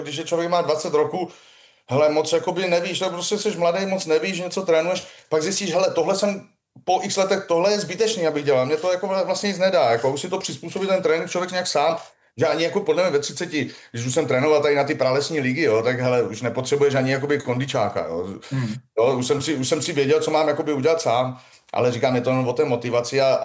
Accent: Brno, South Moravian Region, Czechia; Já jsem třeba tady z Brna

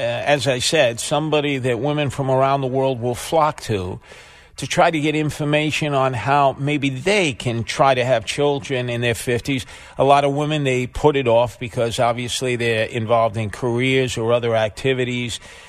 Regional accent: Brooklyn, New York, United States; born there; I'm 63, and I was … first in Brooklyn.

